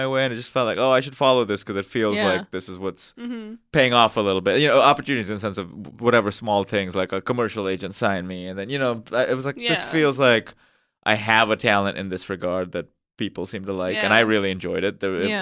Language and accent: English; Mumbai, Maharashtra, India; moved away as an adult; now in United States; I was born and raised in Bombay, in India, now called Mumbai, but it was Bombay for my whole childhood, so I still say that. I came out here for college to USC